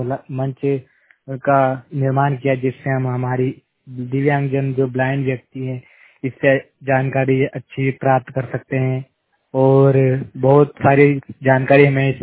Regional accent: Shujalpur, Madhya Pradesh, India; और मैं मध्य प्रदेश के सुजालपुर क्षेत्र का रहने वाला हूँ और मैं 100% ब्लाइंड हूँ।

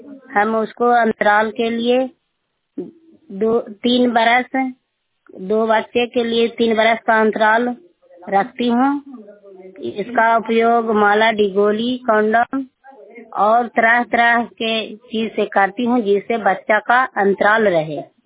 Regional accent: Yashwantpur, Bihar, India; चंडी प्रखंड रुखाई पंचायत यशवंतपुर ग्राम के रहने वाली हूँ।

